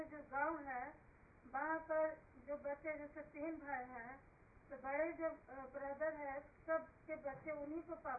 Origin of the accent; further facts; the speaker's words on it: Patna, Bihar, India; Patna, proper Patna की।